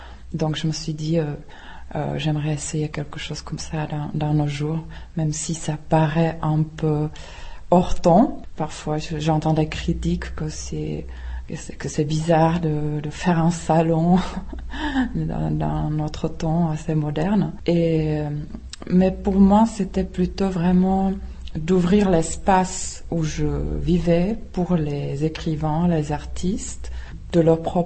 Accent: Prague, Czechia; born or raised there; French is a second language

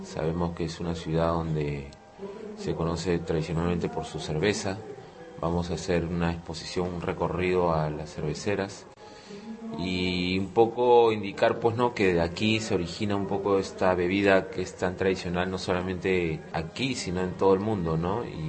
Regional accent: Peru; la embajada de la República Checa en mi país, en el Perú

